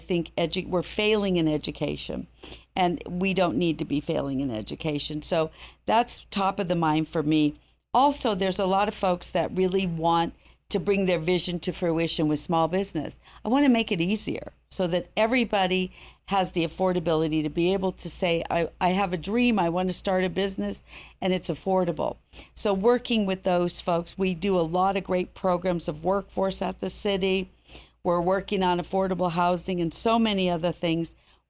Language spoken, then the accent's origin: English; California, United States; also born or lived in Los Angeles; now in Nevada, United States; So I grew up in California in a small town in Central California and then moved to Los Angeles and spent most of my life in Los Angeles before I moved here 20 years ago.